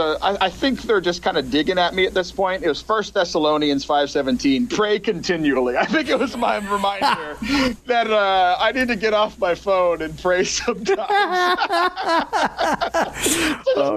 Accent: Texas, United States; but I'm a Texan going to Vermont in February.

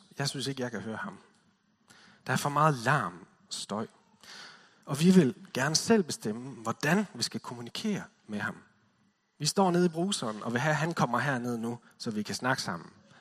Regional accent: West Jutland, Denmark; Fordi jeg kommer fra Vestjylland, og det er ikke sådan lige med det.

